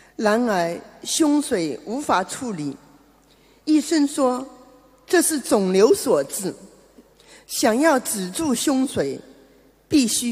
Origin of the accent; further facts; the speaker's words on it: Shanghai, China; 我是来自上海的